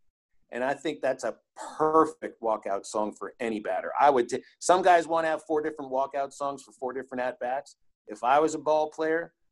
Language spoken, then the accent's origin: English; Pittsburgh, Pennsylvania, United States; Growing up in Pittsburgh, Mario Lemieux was my true sports idol.